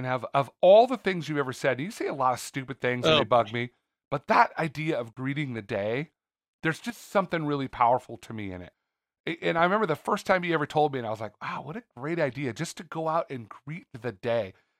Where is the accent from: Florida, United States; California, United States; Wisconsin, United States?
California, United States; I don't know what I had growing up in California.